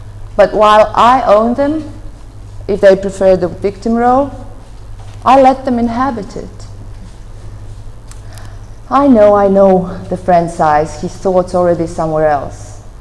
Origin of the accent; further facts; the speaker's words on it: Montenegro; Montenegro, which is also my country, my home country